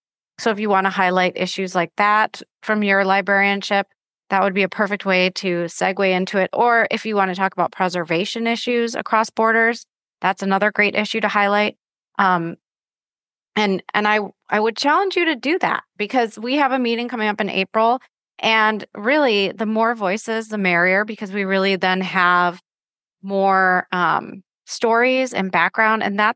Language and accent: English; United States; So, you know, for me, I'm from the United States.